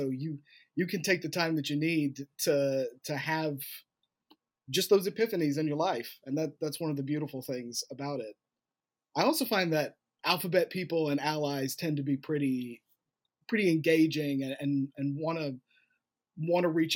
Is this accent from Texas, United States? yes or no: no; Cartersville, Georgia, United States; and I am from Cartersville, Georgia.